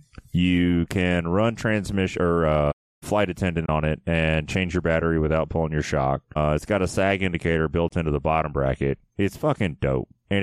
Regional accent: Memphis, Tennessee, United States; It's got a fucking Z in it, and I grew up in Memphis.

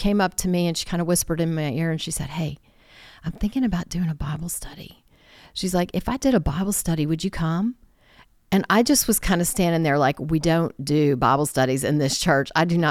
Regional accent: Virginia, United States; typical teenager, young adult growing up in Northern Virginia, it's very performance based.

